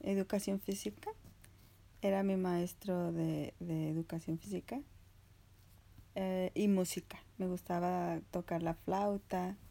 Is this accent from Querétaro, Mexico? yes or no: yes; San Juan del Río, Querétaro, Mexico; moved away as an adult; now in San Diego, United States; Nací en San Juan del Río, Querétaro, en México.